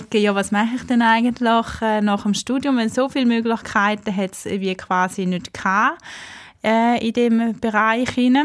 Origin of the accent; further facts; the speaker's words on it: Eastern Switzerland, Switzerland; für meine Heimatregion die Ostschweiz kann machen, dann freut mich das besonders